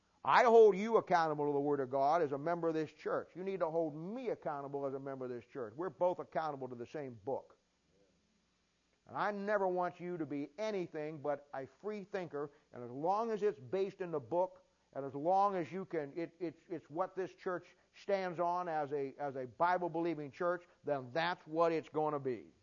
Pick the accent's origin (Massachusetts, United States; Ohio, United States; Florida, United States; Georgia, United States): Ohio, United States